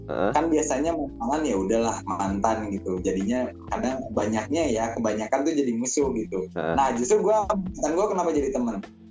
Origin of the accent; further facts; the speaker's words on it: Bandung, West Java, Indonesia; apalagi di kota gue kan, disebutnya metropolitan lah ya, udah jadi metropolitan lah ya, di Bandung.